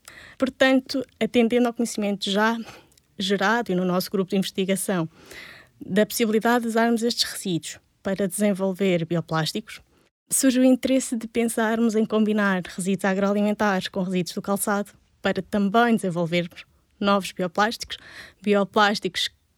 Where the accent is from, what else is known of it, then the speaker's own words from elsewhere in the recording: Guimarães, Braga, Portugal; born there; moved away as an adult; now in Aveiro, Portugal; Bom, eu nasci em Guimarães. Vim para Aveiro realizar a licenciatura em Bioquímica e Química Alimentar